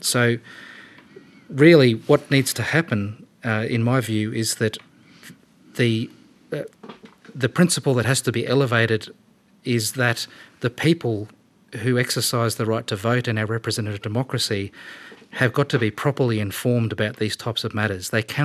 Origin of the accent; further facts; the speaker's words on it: Queensland, Australia; my home state of Queensland